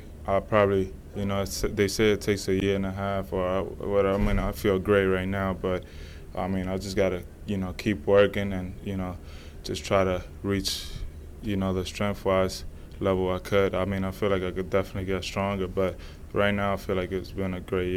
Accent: New York City, New York, United States; born there; because I was born in Washington Heights, so that was like 15 minutes away.

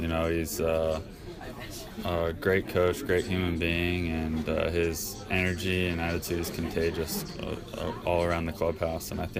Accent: Virginia Beach, Virginia, United States; I really looked up to a lot of those guys from my hometown, you know, Ryan Zimmerman, David Wright, Michael Kadire, the Upton brothers, Mark Reynolds, you know, the list goes on and on. I think that's just a testament to, you know, the coaching of Virginia Beach.

